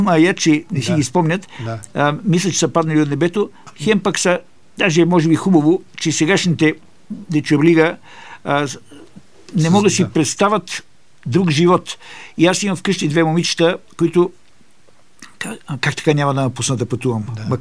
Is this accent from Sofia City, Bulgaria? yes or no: yes; Sofia, Sofia City, Bulgaria; born there; Аз съм роден в София, но тъй като … си е котленски род и съм много свързан с този град